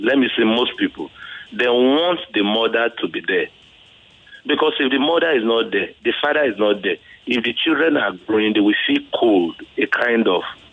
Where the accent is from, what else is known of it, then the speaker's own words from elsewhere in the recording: Delta, Nigeria; like I'm from Delta State